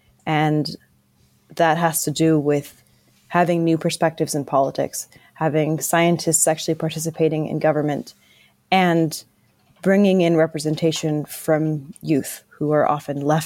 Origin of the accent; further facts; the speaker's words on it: North Vancouver, British Columbia, Canada; Well, I grew up in North Vancouver